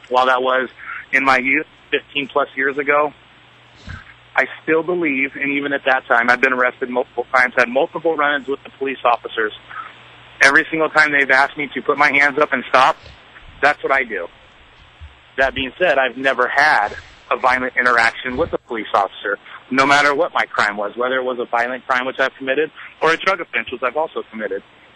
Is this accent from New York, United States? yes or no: no; California, United States; Absolutely, and I'm from the Bay Area, San Francisco Bay Area, so we believe in the same things.